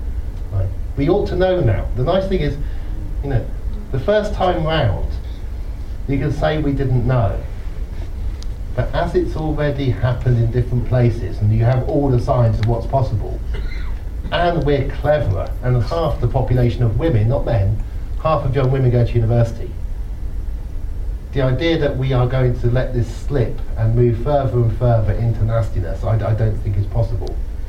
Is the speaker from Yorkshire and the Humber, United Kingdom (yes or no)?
no; Oxford, South East England, United Kingdom; I grew up in Oxford